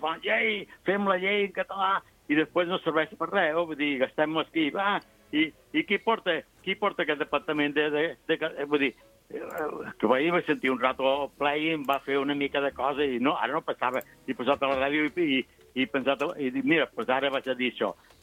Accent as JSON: {"language": "Catalan", "region": "Andalusia", "country": "Spain", "second_language": "Catalan", "said": "Jo sóc andalús i parlo català"}